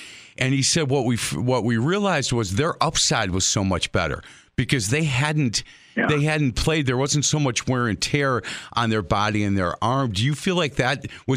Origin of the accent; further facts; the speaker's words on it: Ohio, United States; growing up in Ohio, because of the weather, there wasn't a ton of baseball you could play.